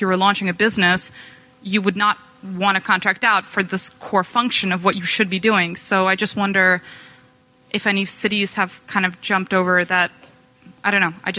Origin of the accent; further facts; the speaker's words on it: New York, United States; I'm also from New York, and I have a few friends who work in the education sector